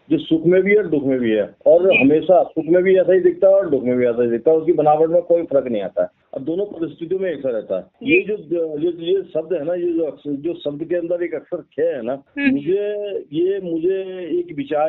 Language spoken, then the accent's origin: Hindi; India; मैं एक मध्यवर्गीय परिवार में पला बड़ा एक सच्चा हिंदुस्तानी हूँ